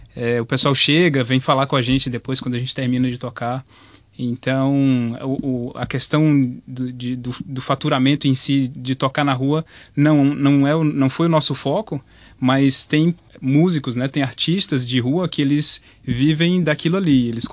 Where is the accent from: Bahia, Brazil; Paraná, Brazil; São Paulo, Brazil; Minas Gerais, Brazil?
Bahia, Brazil; mas eu sou baiano, né?